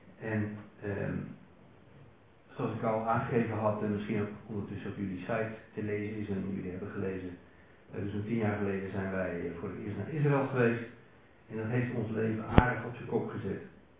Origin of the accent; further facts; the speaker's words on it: Elst, Utrecht, Netherlands; Wij komen uit Elst in het midden van het land, in de buurt van Veenendaal, Driebergen, Doorn, ik weet die ook misschien wel. … we hebben vijf zonen